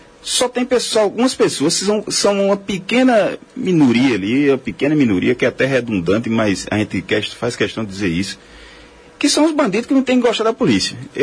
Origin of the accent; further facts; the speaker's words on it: Parnamirim, Pernambuco, Brazil; Parnamirim é a cidade da minha terra, a cidade do meu coração, né?